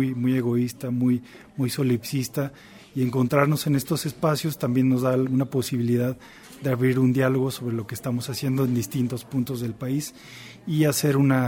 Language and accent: Spanish; Zacatecas, Mexico; now in Oaxaca, Mexico; en Oaxaca, donde yo vivo hace ya muchos años, aunque soy de Zacatecas.